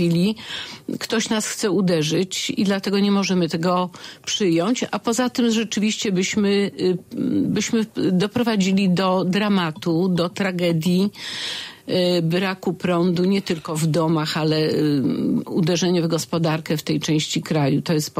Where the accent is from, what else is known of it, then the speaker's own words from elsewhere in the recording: Bogatynia, Lower Silesian Voivodeship, Poland; born there; się urodziłam w Bogatyni, znam ten teren